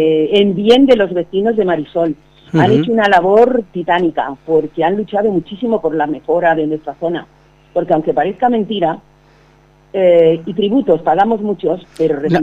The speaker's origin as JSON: {"language": "Spanish", "town": "Seville", "region": "Andalusia", "country": "Spain", "said": "y yo soy de Sevilla."}